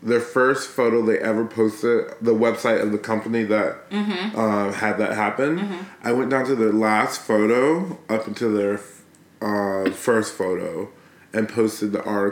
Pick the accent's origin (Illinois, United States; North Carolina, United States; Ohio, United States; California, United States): California, United States; Berkeley; now in Brooklyn, United States; I'm from Berkeley.